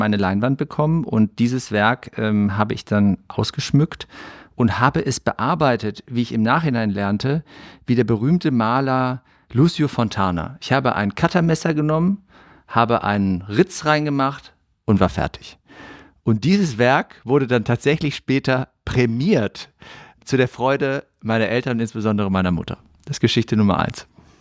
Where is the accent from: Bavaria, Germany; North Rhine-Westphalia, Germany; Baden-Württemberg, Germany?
North Rhine-Westphalia, Germany; Gummersbach; born there; ich stamme gebürtig aus Gummersbach, habe viel Handball gespielt.